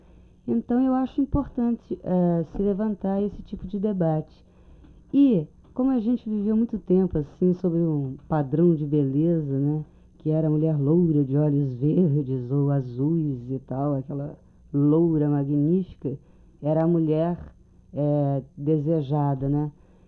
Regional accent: Brazil; eu sou brasileira, né?

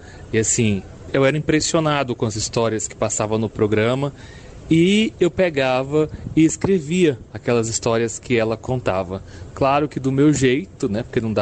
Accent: Estreito, Maranhão, Brazil; now in Palmas, Brazil; Hoje eu moro em Palmas, mas eu passei toda a minha infância em Estreito, no Maranhão. Na verdade, na Fazenda Santa Cruz, à época.

